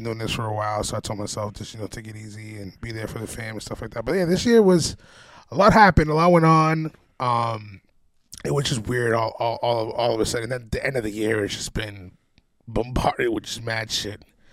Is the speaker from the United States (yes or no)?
yes; New England, United States; But that was kind of the aesthetic of growing up in New England is getting that snowy winter.